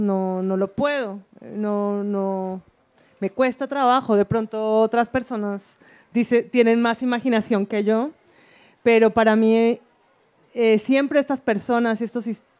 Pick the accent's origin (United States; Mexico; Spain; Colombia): Colombia; Cali, Valle del Cauca; also born or lived in Quito, Ecuador; now in Medellín, Colombia; como crecí en Cali y en Quito, Medellín era una ciudad nueva para mí, yo era extranjera acá